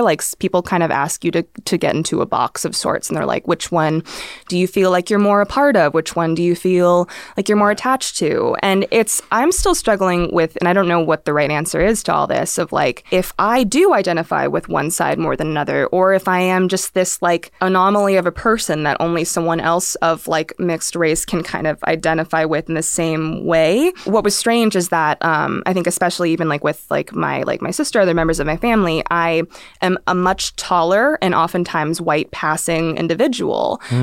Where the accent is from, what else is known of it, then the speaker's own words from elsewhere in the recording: Philippines; And I'm like, actually, no, like I'm Filipino.